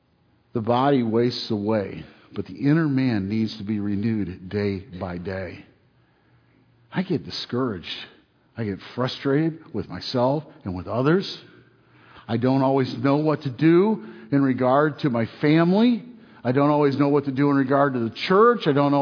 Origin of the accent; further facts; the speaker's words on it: Detroit, Michigan, United States; Now, I grew up in Detroit. Okay, one of the things about most people who grew up in Detroit is we're almost all car people.